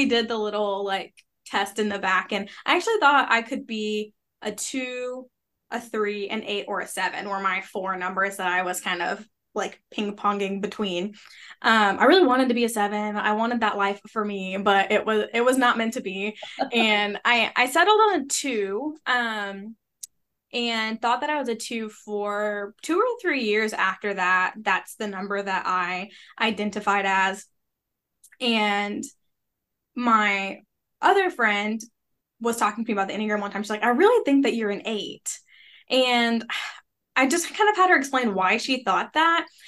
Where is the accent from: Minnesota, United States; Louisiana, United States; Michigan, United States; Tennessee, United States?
Louisiana, United States; Shreveport; I grew up in Shreveport, Louisiana